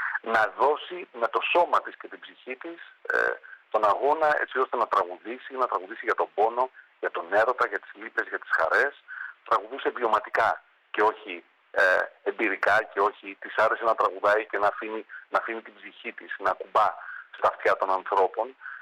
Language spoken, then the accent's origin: Greek; Trikala, Thessaly, Greece; μεγάλωσα στα Τρίκαλα. Γαλουχήθηκε μέσα στην πόλη που το ρεμπέτικο αναβλύζει από παντού, υπάρχει παντού γύρω.